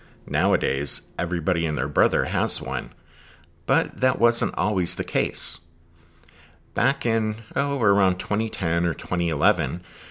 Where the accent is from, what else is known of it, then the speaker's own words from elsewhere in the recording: Pennsylvania, United States; but I'm from Pennsylvania and she's from Arkansas, so you have the whole north-south thing going on.